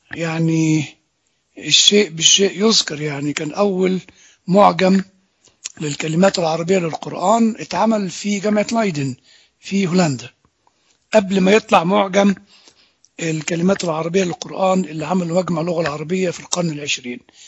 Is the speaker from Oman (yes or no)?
no; Egypt; وإحنا يعني كمصريين وأولاد الكنيسة أم الشهداء